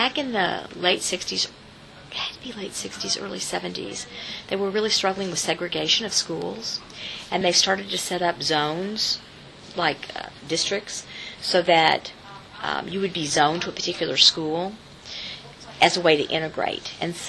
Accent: Houston, Texas, United States; I think growing up in Houston, which was such a city world, so many people were moving to all the time.

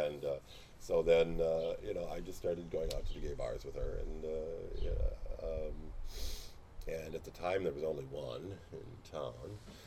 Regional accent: Stevens Point, Wisconsin, United States; also born or lived in Appleton; Gee, I was born in Appleton, but we moved to Wisconsin Rapids, wherever. For some ungodly reason.

